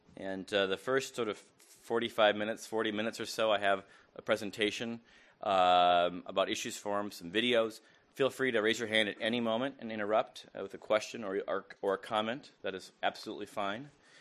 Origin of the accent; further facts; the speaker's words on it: Minneapolis, Minnesota, United States; I come from Minneapolis, Minnesota in the United States.